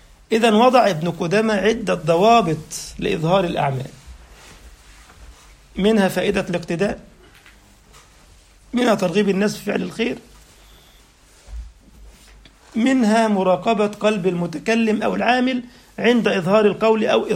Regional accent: Egypt; طيب أنا جاي من مصر

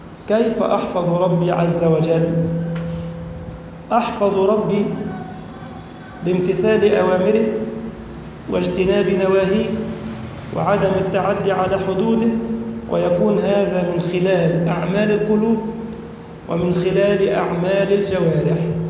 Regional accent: Egypt

